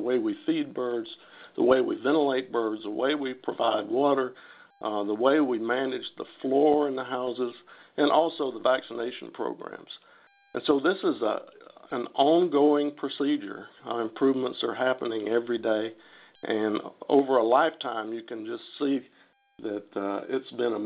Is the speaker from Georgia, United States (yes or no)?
yes; Georgia, United States; I'm from Georgia. I've lived in Georgia all my life.